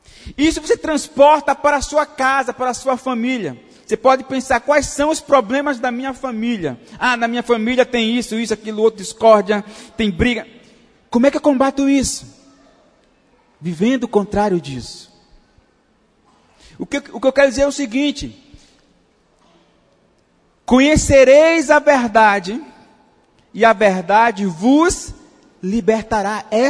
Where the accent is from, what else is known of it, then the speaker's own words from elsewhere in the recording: Maceió, Alagoas, Brazil; Eu passei um tempo morando na Bahia e os meus colegas diziam assim: rapaz, vamos para a praia. Eu falei: bicho, eu não vou sair da minha terra, Maceió, para tomar banho de praia aqui.